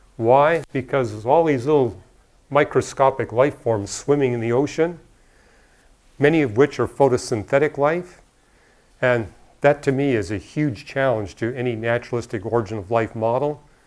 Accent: Canada; So for example, you know, growing up in Canada, what I would notice was the birds and the animals would feast as much as they could during the summer because they knew winter was coming.

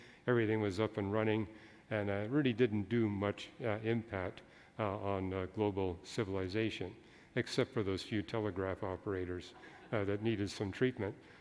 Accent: Canada; I grew up in Canada, so I saw it quite frequently.

